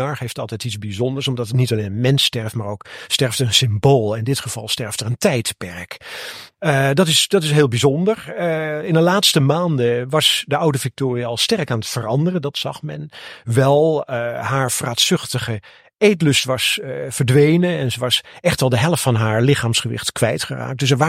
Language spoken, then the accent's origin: Dutch; Netherlands; Wij hadden het natuurlijk niet, we zijn Nederlanders.